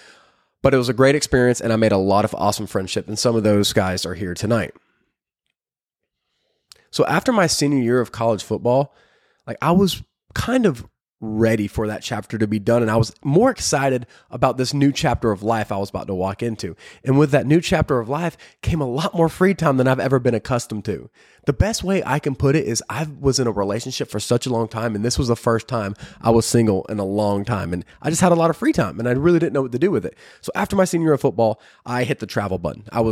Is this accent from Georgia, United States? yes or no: yes; Peachtree City, Georgia, United States; also born or lived in Buford; I grew up in Peachtree City, Georgia, and moved to Buford. And that's where I went to high school.